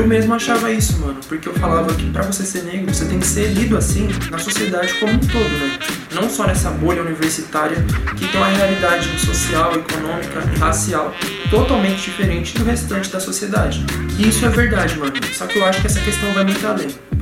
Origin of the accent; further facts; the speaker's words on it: São Paulo, Brazil; eu nasci e cresci na Brasilândia, um dos distritos com a maior quantidade de pessoas negras em São Paulo. Então eu cresci nessa realidade, onde a maioria das pessoas ao meu redor tinha a pele mais escura e eu tinha a pele mais clara.